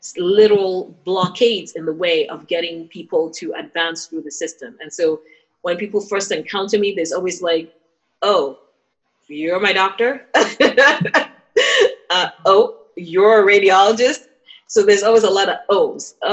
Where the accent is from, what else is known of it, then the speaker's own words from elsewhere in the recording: Nigeria; education was a fundamental thing in sort of the society in which I grew up in Nigeria.